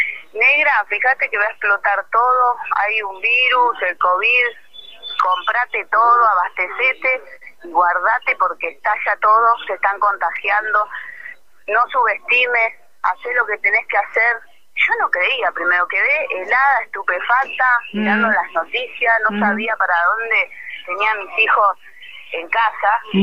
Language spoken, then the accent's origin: Spanish; San Clemente, Buenos Aires Province, Argentina; Primero que me crié, nacida y criada acá en San Clemente, vos me conoces hace muchos años.